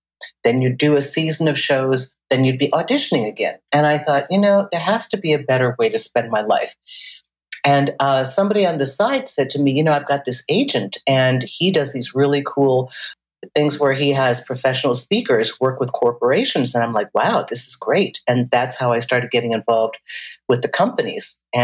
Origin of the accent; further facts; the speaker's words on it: St. Paul, Minnesota, United States; And I was working with a jazz singer in Minnesota. I grew up in St. Paul.